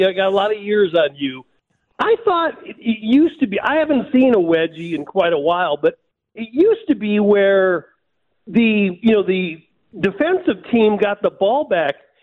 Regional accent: Wisconsin, United States; I'm from Wisconsin, and when Reggie came to Green Bay, it reshaped the franchise

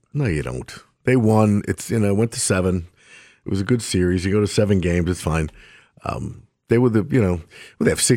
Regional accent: New York, United States; Probably. I'm a New Yorker. That's what they say.

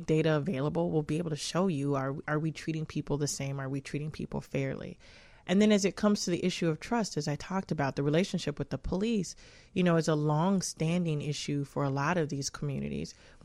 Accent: Chicago, Illinois, United States; I grew up in Chicago, and I grew up, you know, it's well documented, one of the most notorious housing projects in the country.

